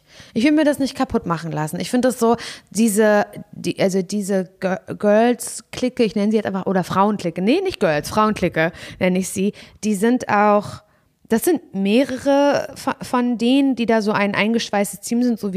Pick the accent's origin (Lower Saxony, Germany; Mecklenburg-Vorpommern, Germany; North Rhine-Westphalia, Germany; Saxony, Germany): Mecklenburg-Vorpommern, Germany; Parchim; wenn ich im Parchim, in meiner Heimat, in der ich eigentlich gern bin, wieder zu Besuch bin